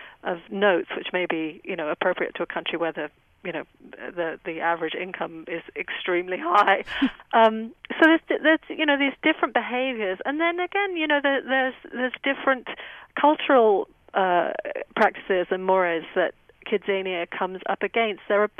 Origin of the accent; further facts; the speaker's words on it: England, United Kingdom; and I'm from England. I'm English, and I go back pretty regularly